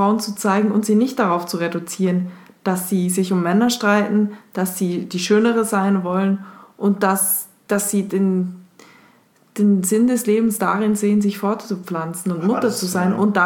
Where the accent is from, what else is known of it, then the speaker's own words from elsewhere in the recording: Switzerland; ich als Schweizerin